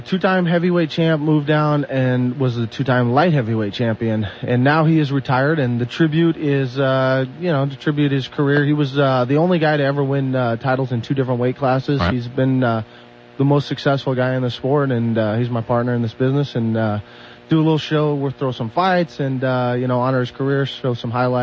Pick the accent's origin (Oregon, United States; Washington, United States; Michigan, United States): Oregon, United States; Oregon City; born there; No, I was born in Oregon City, my business is out in Gresham, and I live in Eagle Creek, which is right next to Estacada.